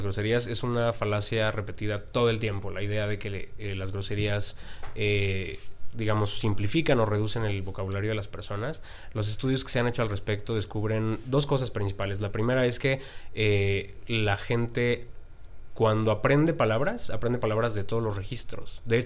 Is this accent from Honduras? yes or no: no; Mexico; Y uno y como mexicano va y en automático de pronto ya tiene 12 años